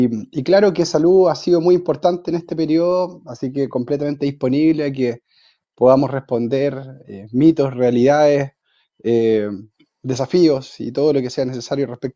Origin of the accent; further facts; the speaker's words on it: Mulchén, Biobío, Chile; vengo de Mulchen, bastante cerca de todas maneras, a un par de kilómetros de acá, octava